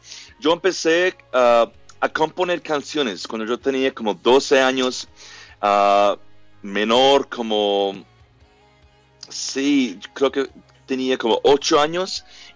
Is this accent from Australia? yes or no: yes; Australia; Spanish is a second language; hace 10 años mi esposa y yo nos casamos en Sydney, Australia. Yo soy de allá, soy de Australia.